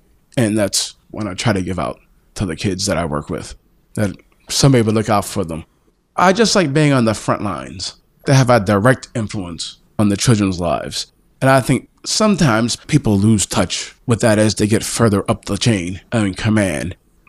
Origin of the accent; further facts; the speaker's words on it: Penn Hills, Pennsylvania, United States; especially since I grew up right here in the Penn Hills YMCA.